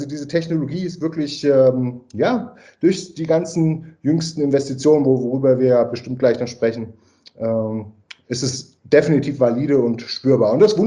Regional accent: Frankfurt am Main, Hesse, Germany; now in Austria; ich bin ursprünglich aus Deutschland, Frankfurt am Main.

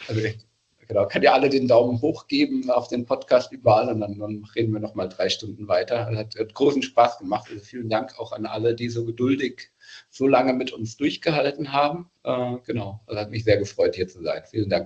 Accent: Bavaria, Germany; aus Bayern komme ich

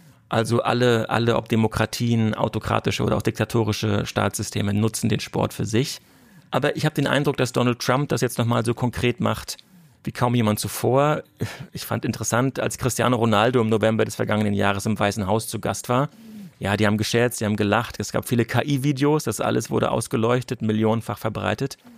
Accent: Rostock, Mecklenburg-Vorpommern, Germany; ich bin in Rostock aufgewachsen, wollte zu Hansa

